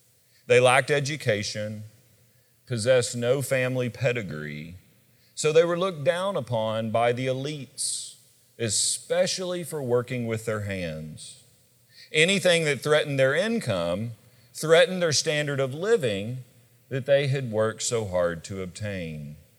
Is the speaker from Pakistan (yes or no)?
no; Kentucky, United States; A pastor in my home state of Kentucky wrote an article recently entitled